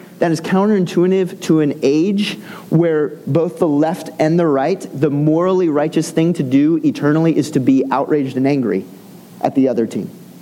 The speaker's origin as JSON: {"language": "English", "region": "Scotland", "country": "United Kingdom", "said": "He was Scottish, which, as a Scot, true blood Scot, I'm really happy about."}